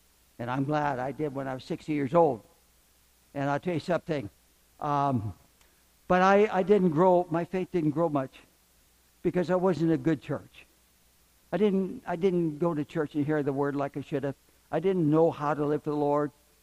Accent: Spokane, Washington, United States; I was raised in Spokane, Washington, and I put my faith and trust in Jesus Christ when I was 16 years old, a teenager.

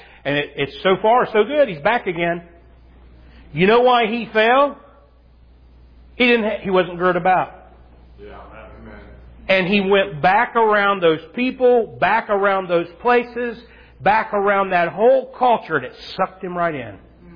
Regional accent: Ohio, United States; moved away; I was from Southern Ohio, and I came straight up Route 23. Why? There were no jobs down there, and it got me away from those influences.

